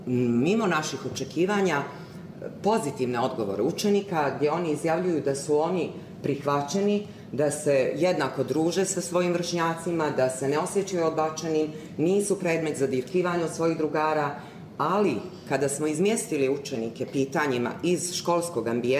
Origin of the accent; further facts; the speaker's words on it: Berane, Berane Municipality, Montenegro; učiteljica, dolazim iz Berana, iz Crne Gore.